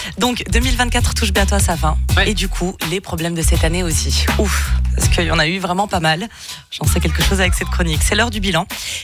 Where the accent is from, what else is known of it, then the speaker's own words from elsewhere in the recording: Biel, Bern, Switzerland; Moi qui étais, j'ai grandi à Bienne, oui franchement c'est pas simple.